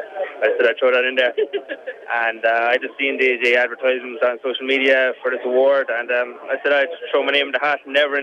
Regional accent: Ireland; I think we are European, we are Irish in our own right. We we have the Irish language, we have elements of Irish stuff that Europeans don't necessarily have

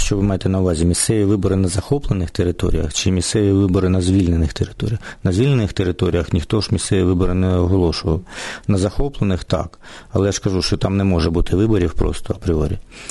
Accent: Yenakiieve, Donetsk Oblast, Ukraine; це Єнакієво, моє рідне місто

